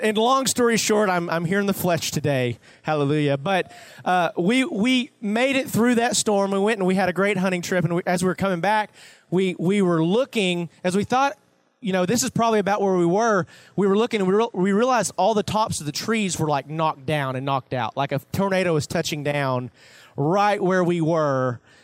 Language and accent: English; Arkansas, United States; I'm originally from Arkansas. Yeah, y'all don't got to say nothing.